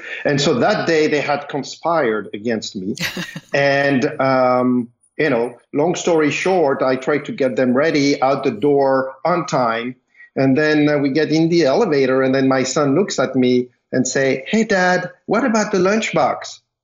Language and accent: English; France; I grew up in France.